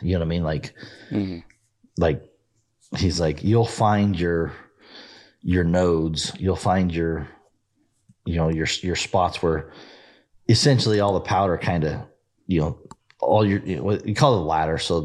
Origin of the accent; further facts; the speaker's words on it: Colorado, United States; But I grew up in Colorado and doing a lot of shooting and stuff like that with 22s and shotguns